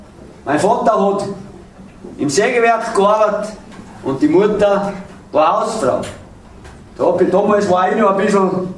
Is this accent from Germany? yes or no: no; Salzburg, Austria; damit jeder ein bisschen Vorstellung hat, wo ich herkomme, komme nämlich aus den Salzburger Bergen. Aus den Kalkbergen, Großaukamm, Dänengebirge, Dachstein, Hochkönig, aus der Gegend da.